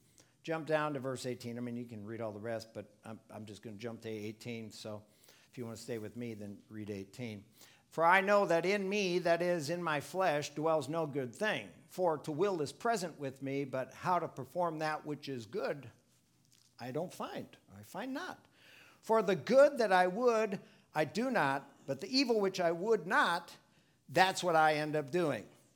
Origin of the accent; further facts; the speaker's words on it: Milwaukee, Wisconsin, United States; I mean, I grew up in Milwaukee, so don't talk to me about going out and drinking, okay?